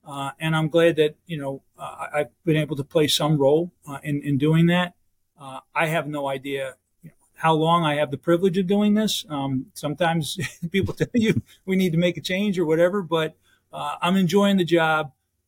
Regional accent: New Jersey, United States; I came here almost 9 years ago because I grew up here in New Jersey, and I always thought, Rutgers can be great.

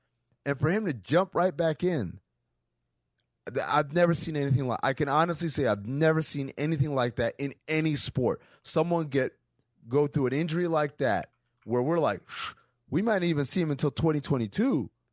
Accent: New York, United States; I grew up in New York. I'm a Knicks fan.

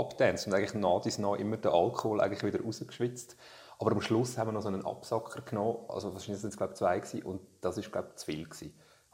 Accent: Switzerland; born there; Oder nur schon, dass ich irgendwie hier geboren bin in der Schweiz

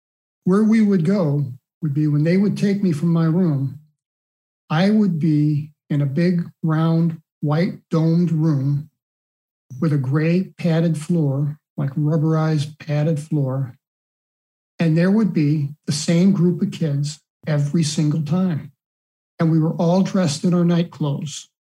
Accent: St. Louis, Missouri, United States; now in Michigan, United States; Now, I grew up in St. Louis, Missouri, but eventually moved to Michigan.

